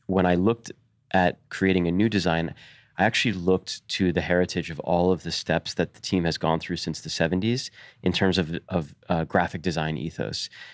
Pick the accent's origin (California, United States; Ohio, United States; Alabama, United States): Ohio, United States; Cleveland; born there; I was born in Cleveland, Ohio.